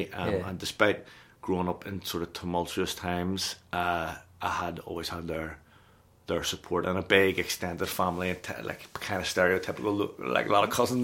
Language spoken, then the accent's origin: English; Belfast, Northern Ireland, United Kingdom; I was born in Belfast, specifically in West Belfast, in June, 18th of June 1987. Some identifiable info there. In the Royal Victoria Hospital on the Falls Road. We lived at the time on Stewartstown Road